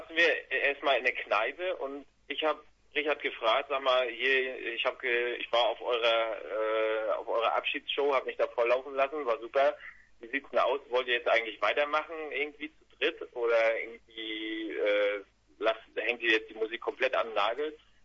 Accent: Stralsund, Mecklenburg-Vorpommern, Germany; now in Leipzig, Germany; die Anfänge waren eigentlich ja so vor knapp 5 Jahren, als ich nach Leipzig gezogen bin aus Stralsund. Bin ja auch ein Fischkopf, so wie du, ne?

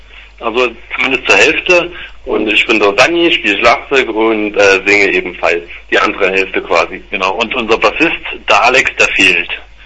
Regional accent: Altenburg, Thuringia, Germany; Wir sind aus Thüringen, Altenburg, beziehungsweise aus dem Altenburger Land, so ein bisschen verteilt.

